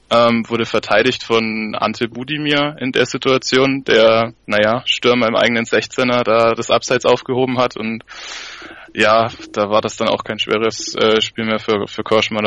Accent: Fürth, Bavaria, Germany; Ich bin auch aus der Stadt Fürth, bin hier geboren und aufgewachsen, komme aus einer Urfürther Familie

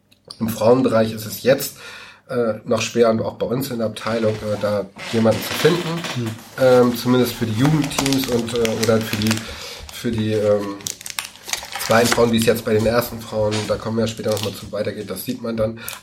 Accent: Schleswig-Holstein, Germany; Ich komme ursprünglich aus Dithmarschen. Da ist Heide ja die Kreisstadt.

